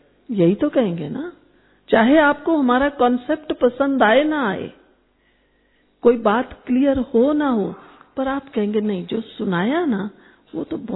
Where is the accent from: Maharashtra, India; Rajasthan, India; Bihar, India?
Rajasthan, India; Jaipur; ऐसे मैं जयपुर से आई हूं, हमारे वहां पता नहीं कोई जयपुर से आए हैं क्या लोग